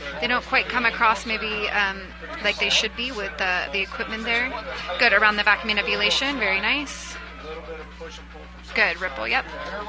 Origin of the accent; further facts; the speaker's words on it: Fort Worth, Texas, United States; I'm from Fort Worth, Texas.